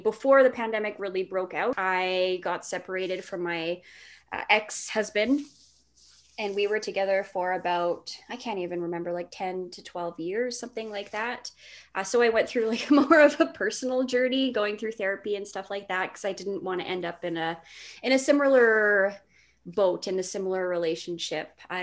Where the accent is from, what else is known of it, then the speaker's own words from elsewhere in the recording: Winnipeg, Manitoba, Canada; born there; I was born in Winnipeg. My family comes from Red River, actually from a small Métis village up north of Winnipeg called St. Ambrose.